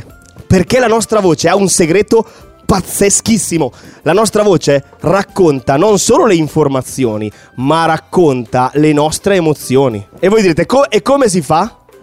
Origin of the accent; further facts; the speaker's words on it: Brescia, Lombardy, Italy; born there; Io sono nato a Brescia, purtroppo.